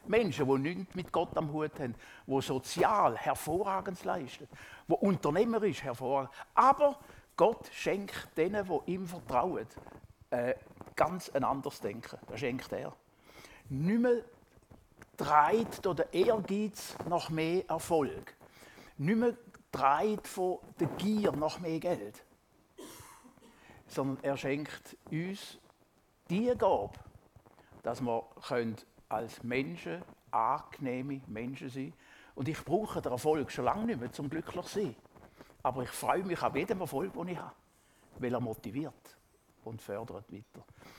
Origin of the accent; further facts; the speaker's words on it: Switzerland; Ich habe mal im Deutschen einen Vortrag vor 4000 Geschäftsleuten als Schweizer